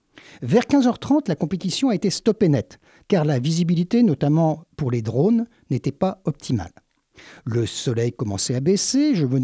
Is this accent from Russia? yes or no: no; Réunion; Moi, comme je viens de La Réunion, je me posais des questions.